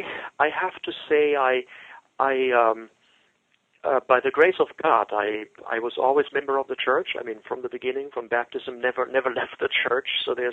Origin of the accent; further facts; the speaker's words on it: Cologne, North Rhine-Westphalia, Germany; I'm a native of Germany. I was born in Cologne in Germany. It's a cradle Catholic to a good family